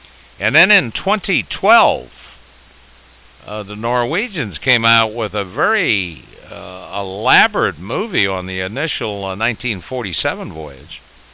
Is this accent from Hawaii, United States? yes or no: yes; Hawaii, United States; I was born in the Hawaiian Islands, and my folks had lived out there for years, and boy, were they fluent with pigeon English, and they taught me a little bit as I was growing up.